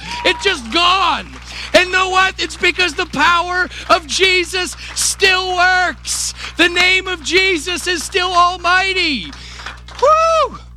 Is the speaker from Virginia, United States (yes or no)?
yes; Richmond, Virginia, United States; Oh, man, I'm from Richmond, Virginia. Some of the Southern never comes out. It's always there, right?